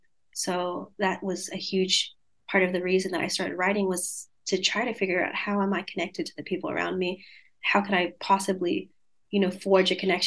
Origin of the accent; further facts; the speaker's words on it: Bankstown, New South Wales, Australia; And so I grew up around Bankstown and Sefton. So those are kind of like 10, 15 minutes away from the center of Cabramatta.